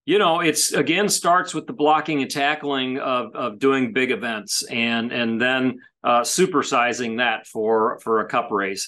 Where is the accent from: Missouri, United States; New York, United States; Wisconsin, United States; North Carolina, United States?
Missouri, United States; St. Louis; Yes, I'm born and raised in St. Louis.